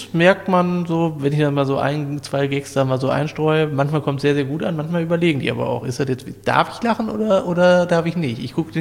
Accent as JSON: {"language": "German", "town": "Dinslaken", "region": "North Rhine-Westphalia", "country": "Germany", "tie": "born there", "lives_now": "Hünxe, Germany", "said": "Gebürtig aus Dienstlaken. Wohne jetzt aber in Hüngse."}